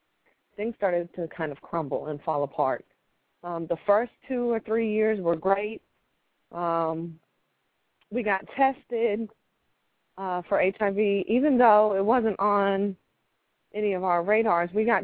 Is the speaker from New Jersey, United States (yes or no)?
yes; New Jersey, United States; Actually, I grew up in New Jersey. As country as I am, I know that's kind of hard to believe. But I grew up in New Jersey